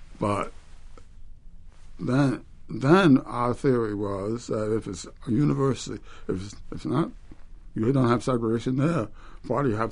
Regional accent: New Jersey, United States; also born or lived in Florida / New York; I was born in Florida, but I was only there for 6 weeks, and I spent the rest of my life in this area. In New Jersey and New York.

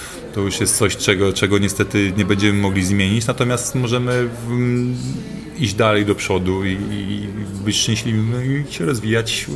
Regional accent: Bydgoszcz, Kuyavian-Pomeranian Voivodeship, Poland; moved away as an adult; now in Gdynia, Poland; Wyjechałem w 97 roku, także czuję się gdynianinem, a nie bydgoszczaninem, prawda? W Bydgoszczy się urodziłem

